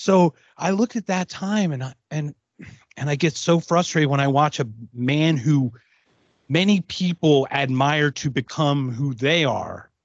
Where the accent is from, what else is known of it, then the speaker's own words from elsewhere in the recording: Philadelphia, Pennsylvania, United States; born there; I was born in Philadelphia. My parents were both German. They were both born in Germany.